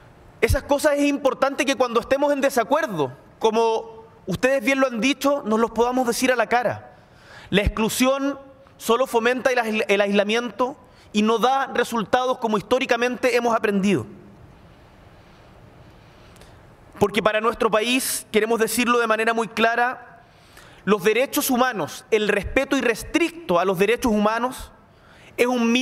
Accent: Patagonia, Chile; Vengo de Chile. Específicamente desde la Patagonia, desde el sur de nuestro continente donde este se inicia.

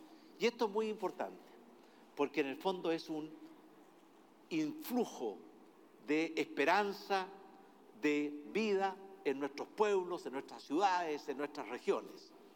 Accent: Chile; somos todos los chilenos

